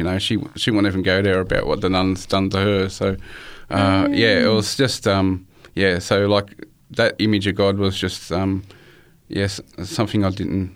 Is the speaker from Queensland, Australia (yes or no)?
no; Chester Hill, New South Wales, Australia; I grew up in Chester Hill, which is like South Granville, in between Parramatta and Bankstown. But in Bankstown Hospital.